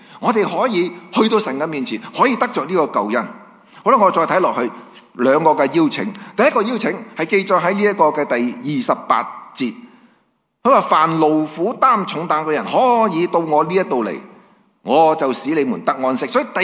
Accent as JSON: {"language": "Cantonese", "country": "Hong Kong", "tie": "born or raised there", "said": "我记得我喺香港成长出生啊。"}